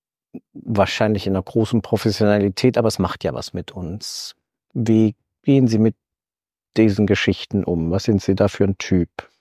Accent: Thuringia, Germany; ich komme ja aus Thüringen und wir sind ja ungefähr ein Alter.

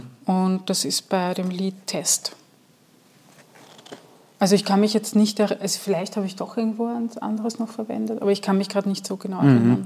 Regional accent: Lower Austria, Austria; Ja, ich bin im Dorf aufgewachsen

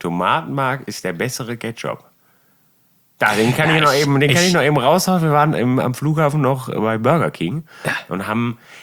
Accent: Germany; Ich weiß nicht, ich bin Deutscher.

